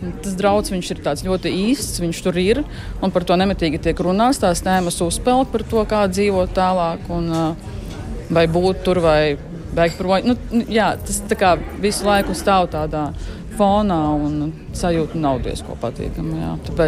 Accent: Kārsava, Latgale, Latvia; es pati nāku oriģināli no Kārsavas, kas ir pati pie robežu.

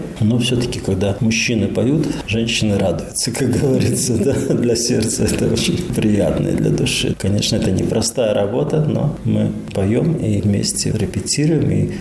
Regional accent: Daugavpils, Latgale, Latvia; да, коренной житель города Даугавпилса. Да, я родился в Даугавпилсе, учился в 13-й школе.

